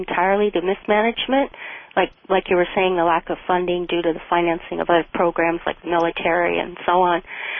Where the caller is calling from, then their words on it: Windsor, Ontario, Canada; I'm from Canada here, Windsor.